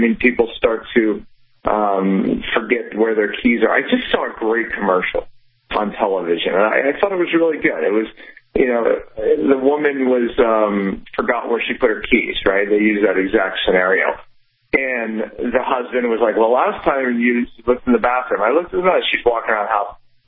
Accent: Pittsburgh, Pennsylvania, United States; You know, I remember I grew up in Pittsburgh, and, you know, today there's a lot of focus on the environment.

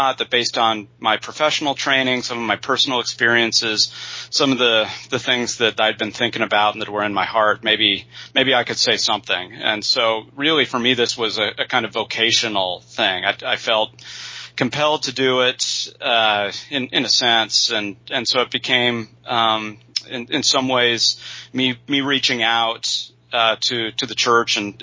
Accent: Utah, United States; Born and raised in Utah, I went to BYU for my undergraduate degree, went to the University of Notre Dame for my graduate degrees in history and peace studies.

